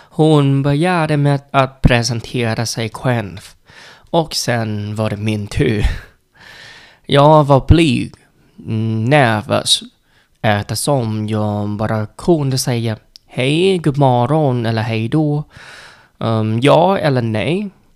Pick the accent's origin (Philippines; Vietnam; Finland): Vietnam; Swedish is a second language; now in Sweden; Jag är en vietnames som bor i Sverige och lär mig svenska.